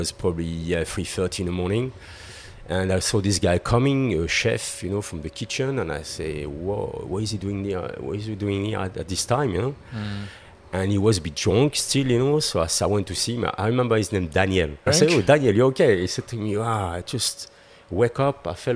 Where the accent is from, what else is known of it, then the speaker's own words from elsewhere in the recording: Neuville-sur-Saône, Auvergne-Rhône-Alpes, France; Yeah. A little bit outside Lyon.